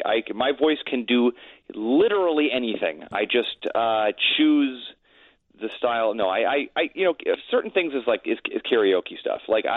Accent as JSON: {"language": "English", "town": "Los Angeles", "region": "California", "country": "United States", "tie": "born or raised there", "said": "And I grew up in Los Angeles. This was hometown for me."}